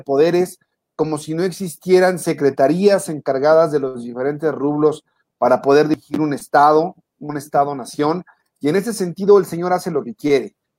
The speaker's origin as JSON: {"language": "Spanish", "country": "Mexico", "said": "vaticinaba una fuerte crisis para nosotros como mexicanos"}